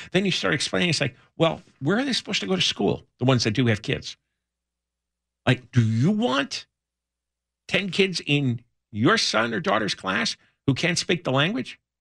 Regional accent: New York, United States; Because I grew up in the New York metro area.

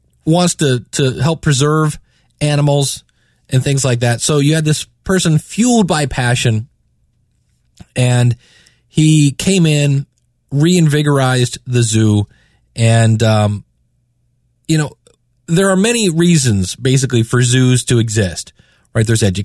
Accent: Akron, Ohio, United States; Now, this is Akron, Ohio. It's a suburb of Cleveland, and it's where I grew up. I was born and raised in Akron

